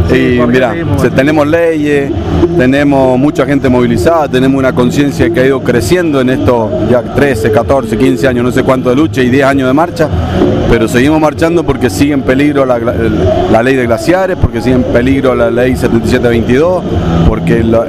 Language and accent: Spanish; Mendoza, Argentina; que nosotros como mendocinos sigamos creciendo en la conciencia del cuidado del agua